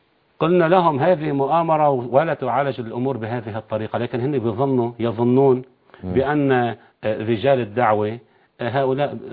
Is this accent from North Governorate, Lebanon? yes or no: yes; Tripoli, North Governorate, Lebanon; أنا كنت في صيدا، كنت مهجرا في ذلك الوقت بسبب النظام السوري، أنا ابن طرابلس لكن كنت في صيدا في تلك الفترة.